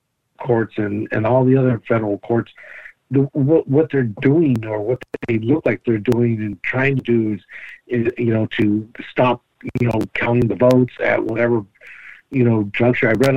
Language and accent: English; San Jose, California, United States; I'm from San Jose, California.